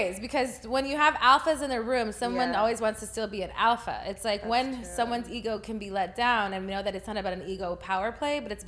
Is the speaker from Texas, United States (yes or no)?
yes; Texas, United States; And for me, I'm from Texas.